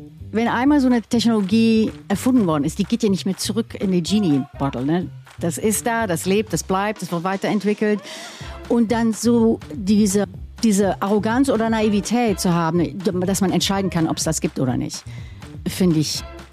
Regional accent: Selfkant, North Rhine-Westphalia, Germany; ich bin aus dem Rheinland. Ich bin ganz in der Nähe von der holländischen Grenze aufgewachsen. Also man kann zu Fuß nach Holland und mit dem Fahrrad nach Belgien fahren. Das ist eine Gegend, die heißt Selfkant. Das ist die westlichste Ecke Deutschlands.

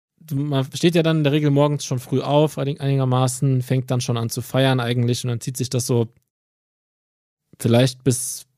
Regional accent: Saarland, Germany; Ich bin im Saarland groß geworden

